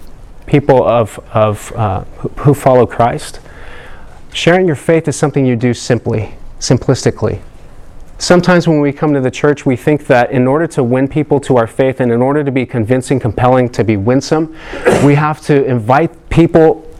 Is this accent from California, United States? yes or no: yes; Nuevo, California, United States; you know, I grew up on acreage in Nuevo. My mom had horse trainer.